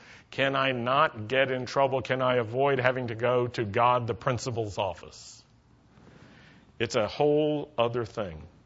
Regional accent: Roanoke, Virginia, United States; Well, I grew up in Roanoke, Virginia. That's the Shenandoah Valley, Blue Ridge Mountains.

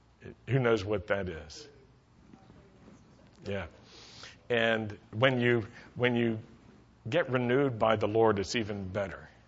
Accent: Roanoke, Virginia, United States; Well, I grew up in Roanoke, Virginia. That's the Shenandoah Valley, Blue Ridge Mountains.

